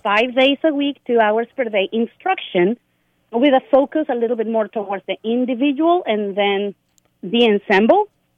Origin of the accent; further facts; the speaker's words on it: Venezuela; English is a second language; moved away as an adult; now in United States; So El Sistema actually started back in my home country. I'm originally from Venezuela.